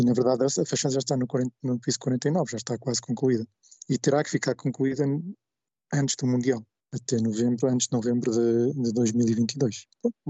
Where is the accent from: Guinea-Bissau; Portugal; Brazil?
Portugal; somos patriotas, somos portugueses